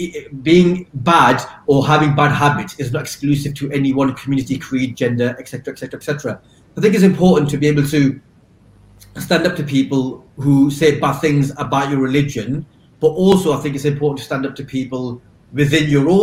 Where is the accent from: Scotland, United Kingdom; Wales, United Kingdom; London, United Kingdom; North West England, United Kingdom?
North West England, United Kingdom; Blackburn; I come from Blackburn, I live in Blackburn, you know, I spend at least half my time here when I'm not traveling, going out and about doing shows.